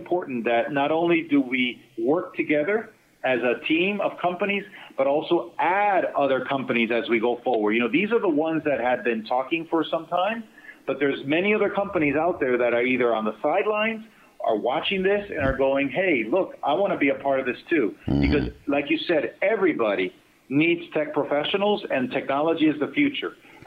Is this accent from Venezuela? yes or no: yes; Venezuela; moved away; I grew up in South America and Venezuela. And as a person that grew up in the tropics, let me tell you, I do miss the tropical weather.